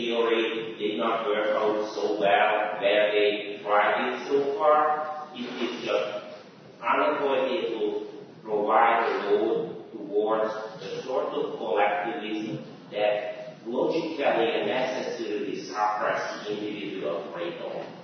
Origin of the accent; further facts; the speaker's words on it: Budapest, Hungary; And I am from Hungary, Budapest, and I just wanted to add shortly my post-communist perspective